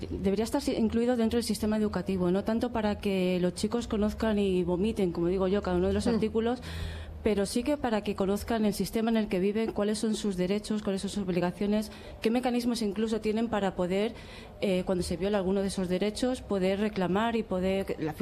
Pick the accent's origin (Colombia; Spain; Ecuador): Spain; Community of Madrid; Yo también soy de la Comunidad de Madrid